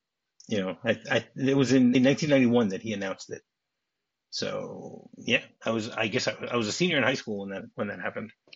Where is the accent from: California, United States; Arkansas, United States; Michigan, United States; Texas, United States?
Michigan, United States; Detroit; as I mentioned numerous times, I grew up in Detroit.